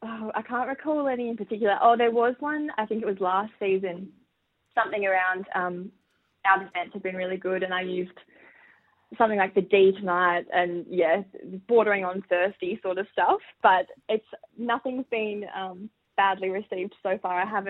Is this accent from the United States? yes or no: no; Adelaide, South Australia, Australia; now in Melbourne, Australia; I grew up in Adelaide, worked at a small newspaper there as a sports journalist before landing the role with Storm and then moved to Melbourne for the job.